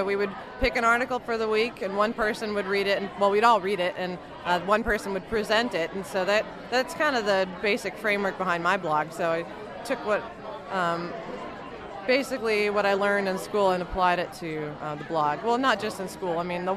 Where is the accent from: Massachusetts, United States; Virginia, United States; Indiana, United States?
Virginia, United States; Charlottesville; I'm from Charlottesville, Virginia, and my blog is The Academic Wino.